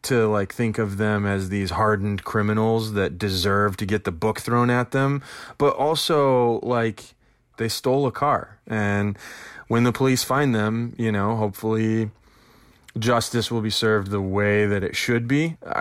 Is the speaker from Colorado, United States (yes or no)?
yes; Denver, Colorado, United States; I'm from Denver, Colorado. I have had good weed.